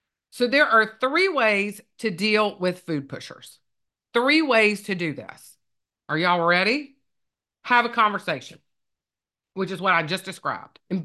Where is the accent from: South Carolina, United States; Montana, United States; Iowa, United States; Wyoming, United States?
South Carolina, United States; Rock Hill; I'm from Rock Hill, South Carolina. We neighbors.